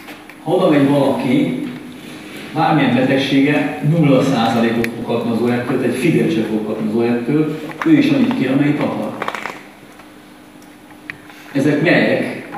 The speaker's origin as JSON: {"language": "Hungarian", "town": "Szombathely", "region": "Vas", "country": "Hungary", "said": "hogy ugyan én mehetnék Szombathelyi vagyok."}